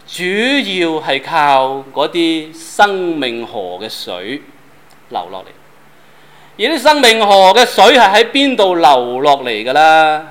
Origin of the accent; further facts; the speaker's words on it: Guangdong, China; accent: Cantonese; 用我们广东话的语言去揣摩这些恶事的内涵